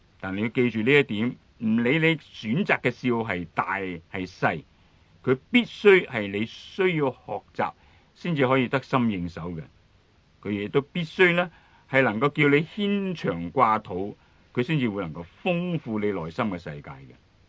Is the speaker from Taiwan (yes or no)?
no; Hong Kong; 因为呢可能我们香港人啊真是呢觉得除了赚钱之外、工作之外呢，一切皆下品的。